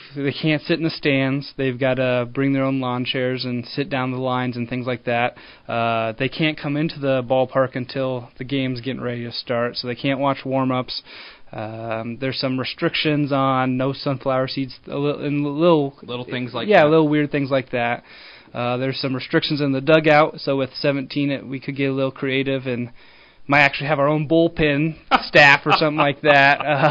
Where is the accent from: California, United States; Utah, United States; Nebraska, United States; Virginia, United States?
Nebraska, United States; Hastings; Yeah, so originally I'm from Hastings, so I know this A7 district pretty well.